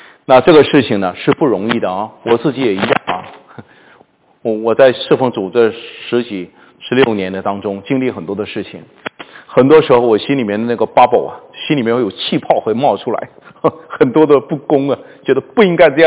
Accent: China; 我们中国人，你倒推老祖宗，你倒推个三代四代，连耶稣这个名字都没听过

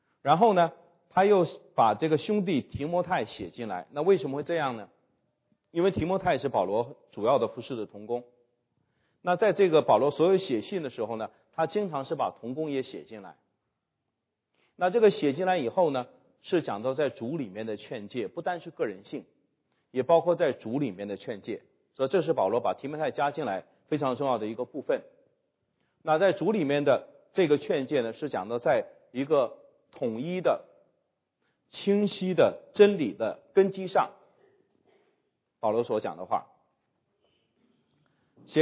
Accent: China

